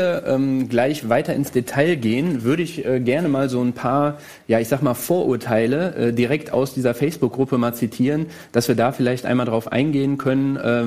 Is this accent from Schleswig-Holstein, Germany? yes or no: no; Altena, North Rhine-Westphalia, Germany; also ich bin in Altena groß geworden und ich kenne Altena sehr gut.